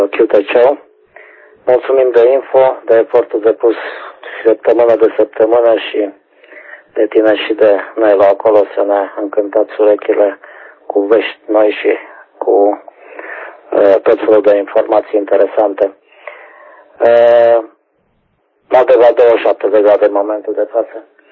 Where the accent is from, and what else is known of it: Deva, Hunedoara County, Romania